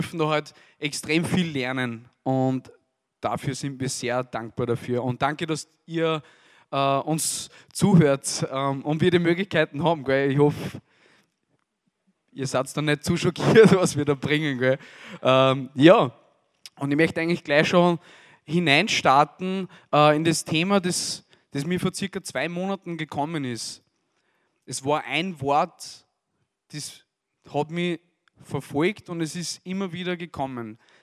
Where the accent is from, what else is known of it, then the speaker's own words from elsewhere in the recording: Asten, Upper Austria, Austria; now in Linz, Austria; ich komme aus Linz, ursprünglich aus Asten, also da war ich der Sache noch ein bisschen näher hier in Steyr. Jetzt lebe ich in Linz